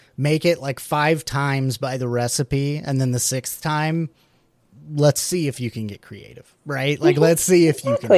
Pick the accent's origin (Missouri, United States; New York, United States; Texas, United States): Missouri, United States; especially like me growing up, I grew up in Southwest Missouri.